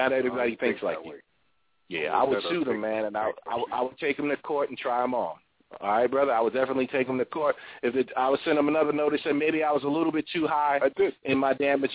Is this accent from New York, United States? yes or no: yes; New York, United States; They got deeper pockets in New York. I'm from New York.